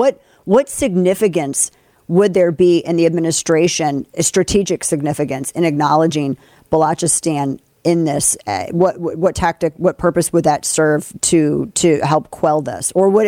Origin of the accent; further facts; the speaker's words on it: Missouri, United States; He ran for Missouri House of Representatives from my home state of Missouri